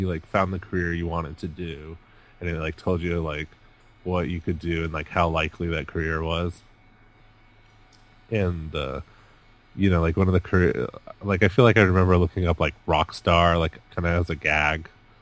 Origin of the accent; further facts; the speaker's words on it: Texas, United States; also born or lived in Florida; I'm born in Florida, raised in Texas.